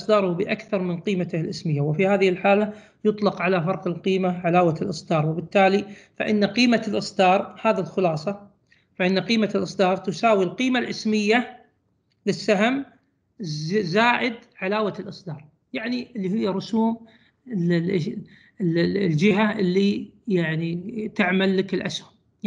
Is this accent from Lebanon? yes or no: no; Kuwait; هذه يعني قانون عندنا التجاري في الكويت يحدد السهم ب100 فلس